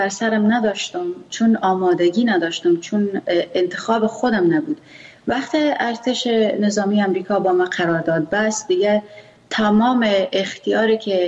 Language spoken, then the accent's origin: Persian; Afghanistan; first language Pashto; Persian is a second language; چون من زبان مادریم پشتو است.